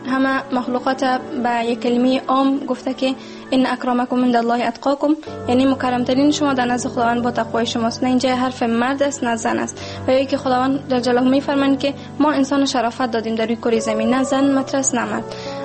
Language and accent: Persian; Afghanistan